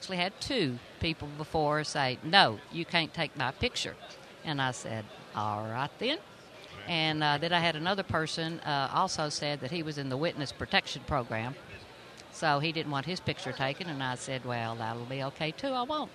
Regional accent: Hixson, Tennessee, United States; Well, hey, Ted. … I'm from Hixson, Tennessee.

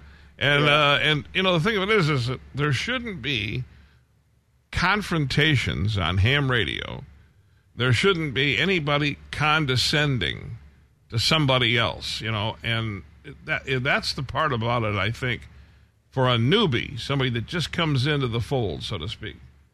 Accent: Detroit, Michigan, United States; well, hey, I'm originally from Detroit.

